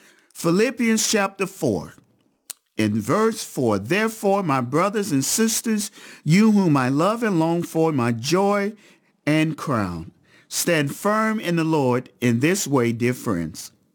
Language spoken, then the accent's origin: English; United States; I think that's just part of being a Westerner. That's just part of being an American.